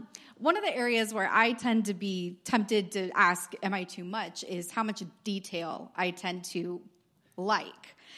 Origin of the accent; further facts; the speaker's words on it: California, United States; from California, Financial Planning Ministry.